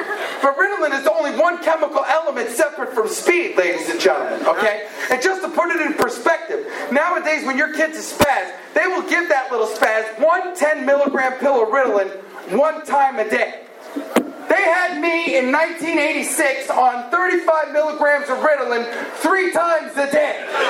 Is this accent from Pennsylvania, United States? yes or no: yes; Pennsylvania, United States; I grew up outside of Philadelphia. My parents are originally from Bronx and Yonkers, okay?